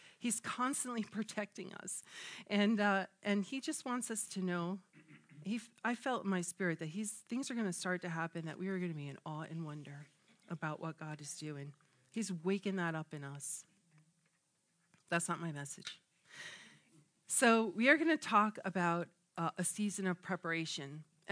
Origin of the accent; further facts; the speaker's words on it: United States; oh, I come from New York, you know, like New Jersey area. No one's more crazy.